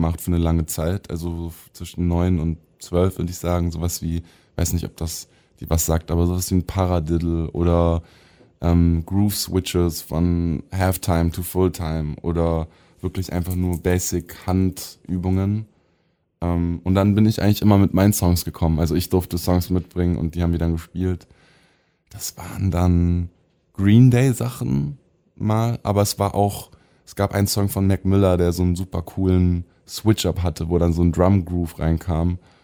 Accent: Stuttgart, Baden-Württemberg, Germany; born or raised there

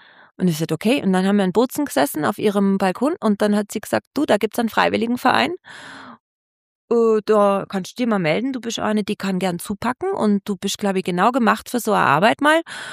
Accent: Hesse, Germany; moved away; Ich komme aus dem Rheingau.

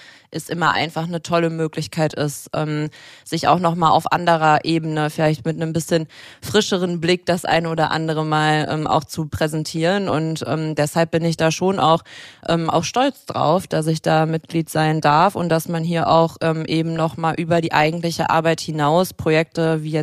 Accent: Essen, North Rhine-Westphalia, Germany; Bin ein Kind des Ruhrgebiets, habe irgendwie das Ruhrgebiet nie so richtig verlassen, zwischendurch immer mal wieder für Auslandsaufenthalte, aber bin in Essen geboren, Bochum studiert, jetzt in Gelsenkirchen beschäftigt, also habe mein Herz hier schon sehr in der Region.

